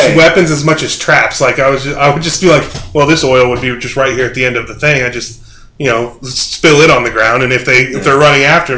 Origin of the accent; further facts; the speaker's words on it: Enid, Oklahoma, United States; I'm from Enid, so the crime rate is so low